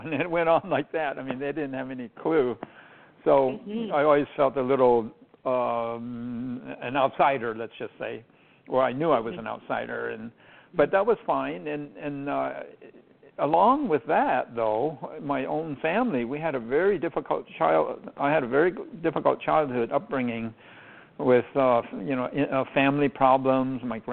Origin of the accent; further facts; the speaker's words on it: Los Angeles, California, United States; first language Chinese; English is a second language; I'm Chinese-American. I was born here in the United States. However, we spoke Chinese before English, so we had a really big Chinese cultural input from the very get-go.